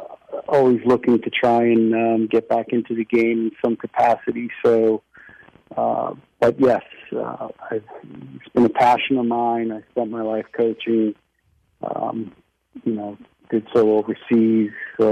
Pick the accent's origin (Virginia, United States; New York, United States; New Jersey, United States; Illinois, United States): New York, United States; Long Island; My father introduced me to it growing up on Long Island, him being of Croatian descent.